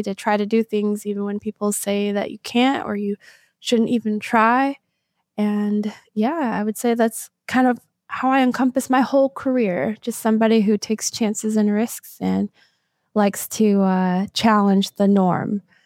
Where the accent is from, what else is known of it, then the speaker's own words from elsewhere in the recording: Michigan, United States; also born or lived in Seattle; I come from Michigan, but lived in Seattle for 10 years.